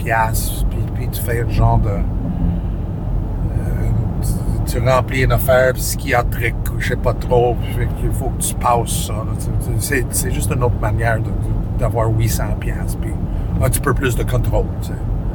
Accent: Saskatoon, Saskatchewan, Canada; Je viens de Saskatoon.

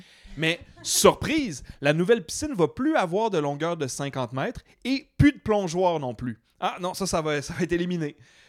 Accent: Montreal, Quebec, Canada; je suis un gars de Villeray. De ma tendre enfance jusqu'à mon âge vénérable d'aujourd'hui, il y a juste une année que j'ai passé à l'extérieur de mon patelin. C'est chez nous, Villeray, c'est mon hood.

